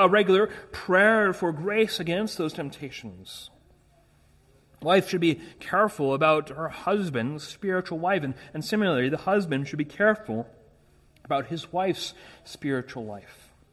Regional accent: Canada; Now, being Canadian, I'm not excusing it, but I just have a propensity to say sorry for everything.

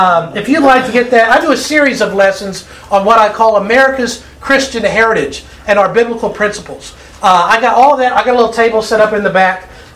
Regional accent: Bowling Green, Kentucky, United States; This is my old stomping grounds. I grew up in Bowling Green. And my best friend in high school was from Smith's Grove.

